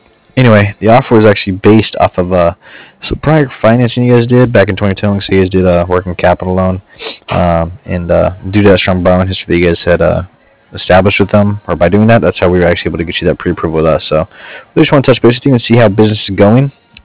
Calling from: Cardiff, California, United States

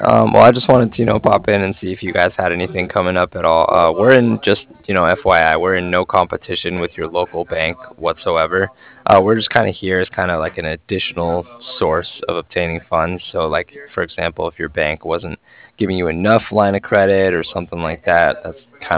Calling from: Cardiff, Wales, United Kingdom; I'm calling from Cardiff

